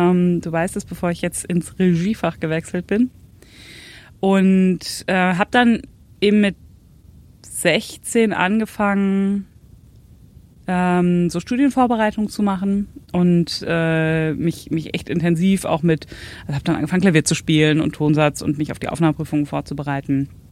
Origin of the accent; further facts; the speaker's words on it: Messel, Hesse, Germany; Also ich komme tatsächlich gar nicht so weit von hierher, aus Darmstadt. Also nicht ganz aus Darmstadt, aus Messel, so ein kleiner Ort bei Darmstadt. Und bin da auch in die Schule gegangen und habe dann auch eine Zeit lang irgendwie mal im Odenwald gewohnt.